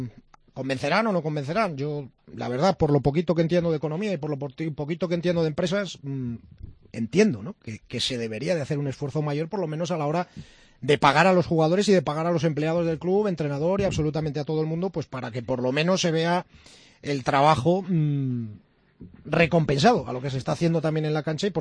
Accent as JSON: {"language": "Spanish", "town": "Valladolid", "region": "Castile and León", "country": "Spain", "said": "yo soy vallisoletano, pago mis impuestos"}